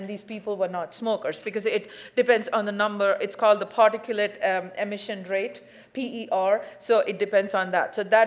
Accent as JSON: {"language": "English", "country": "India", "said": "I'm originally from India"}